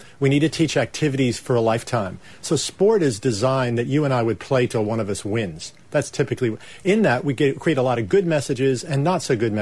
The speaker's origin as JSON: {"language": "English", "region": "New York", "country": "United States", "tie": "born or raised there", "also_born_or_lived": "Virginia", "said": "Yeah, I grew up in New York and Virginia in the U.S."}